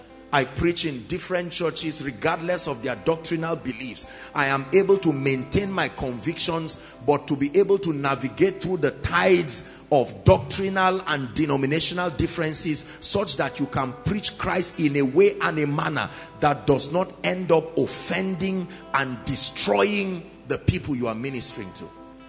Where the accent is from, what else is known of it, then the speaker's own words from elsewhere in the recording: Plateau, Nigeria; I come from Plateau State, for instance